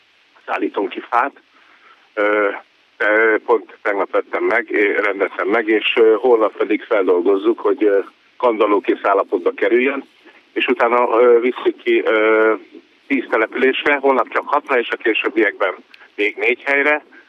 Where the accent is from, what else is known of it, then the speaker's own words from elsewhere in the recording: Dunaújváros, Fejér, Hungary; valahogy így nőttem föl Dunaújvárosban